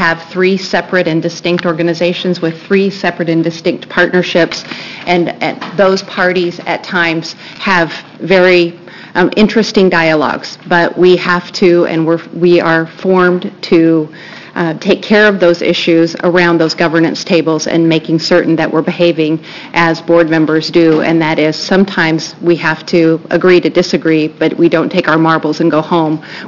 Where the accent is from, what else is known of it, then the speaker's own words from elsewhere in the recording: Pendleton, Oregon, United States; Since I'm here from Pendleton today and wanted to make certain that we put on the record our opposition